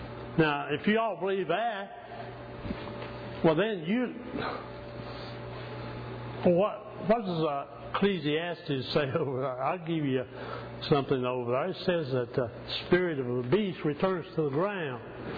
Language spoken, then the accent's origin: English; England, United Kingdom; I don't call it Hades because I'm an Englishman.